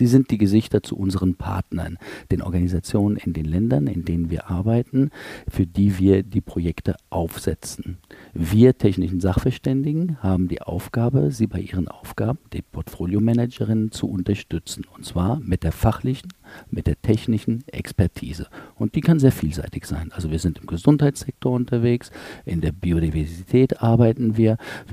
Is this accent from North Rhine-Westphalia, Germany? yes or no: no; Frankfurt, Hesse, Germany; Ich bin Frankfurter, in der KfW, in Frankfurt geboren, deutsch-französischer Abstammung